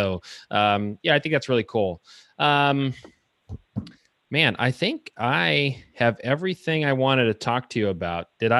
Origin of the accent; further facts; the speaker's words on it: Youngstown, Ohio, United States; born there; You know, I was born in Youngstown, which isn't really Northeast Ohio.